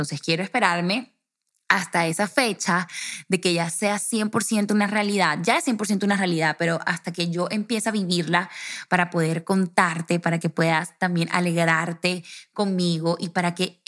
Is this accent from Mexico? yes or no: no; Colombia; moved away as an adult; now in Madrid, Spain; Yo soy colombiana, pero llevo ya este es mi tercer año viviendo aquí en Madrid.